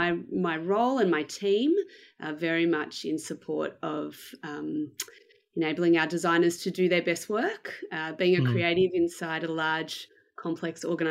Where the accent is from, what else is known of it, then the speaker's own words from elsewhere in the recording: Melbourne, Victoria, Australia; So I am from Melbourne in Australia. I was born here and I've lived here basically most of my life.